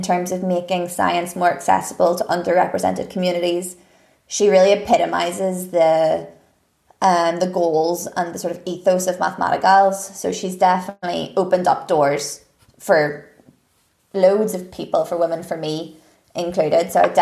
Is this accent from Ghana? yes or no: no; Northern Ireland, United Kingdom; especially because I came from Northern Ireland, hadn't really ventured that far away from home.